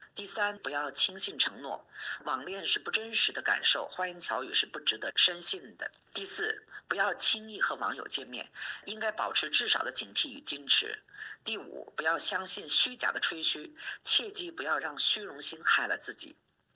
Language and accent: Chinese; Toronto, Ontario, Canada; 我是来自加拿大的多伦多